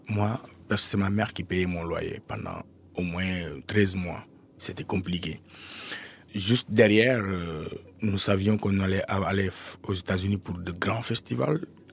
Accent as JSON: {"language": "French", "region": "Kaolack", "country": "Senegal", "said": "On vient de Kaolack"}